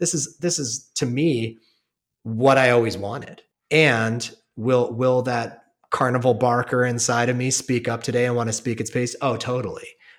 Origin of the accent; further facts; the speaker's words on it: Ohio, United States; the suburb I grew up in Ohio didn't prepare you for that path, you know? So my voice is always like, who are you from the white trash suburb of Ohio to go be this guy at Kripalu